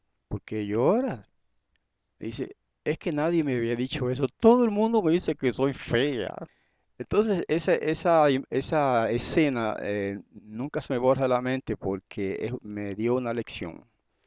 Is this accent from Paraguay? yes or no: no; Guayama, Puerto Rico; una vez me estaba yo en Guayama, mi pueblo